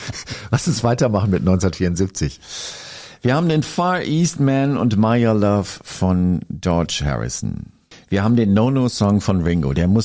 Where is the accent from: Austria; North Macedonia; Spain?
Austria; accent: Austrian; weil ich kann jetzt endlich mal mit meinem österreichischen Dialekt hier glänzen.